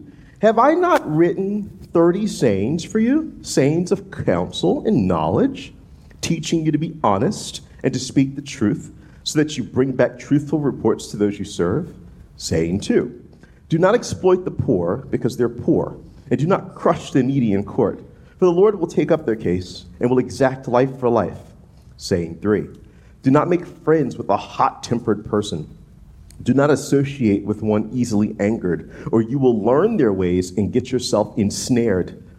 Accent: New Orleans, Louisiana, United States; where I'm from New Orleans, and we're called the Big Easy, because, like, it's a slow pace of life.

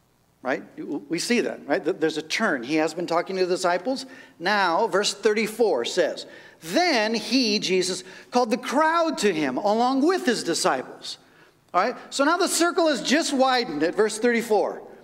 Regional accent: United States; born there; I'm super happy that I was born in the United States. I love the United States.

